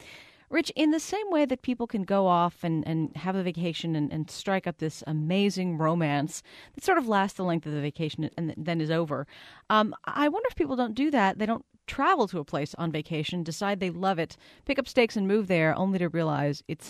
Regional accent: Northeast, United States; I was raised in the Northeast.

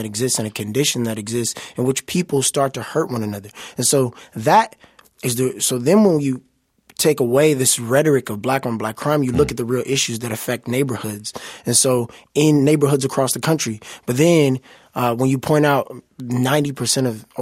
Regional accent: Chicago, Illinois, United States; And we in America are still very segregated. I'm from Chicago.

